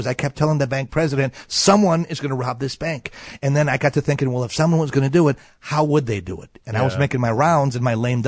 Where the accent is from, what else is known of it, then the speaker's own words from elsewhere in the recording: Wisconsin, United States; I'm old school. I grew up in Wisconsin.